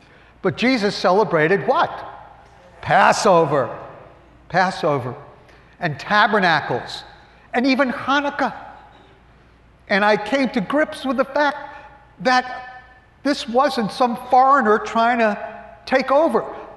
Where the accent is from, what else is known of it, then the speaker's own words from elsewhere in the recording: Queens, New York, United States; also born or lived in Brooklyn; I was born in Brooklyn, the true Holy Land, in case you wanted to know. We escaped to the suburbs, to Queens. And I was bar mitzvahed in actually modern Orthodox synagogue.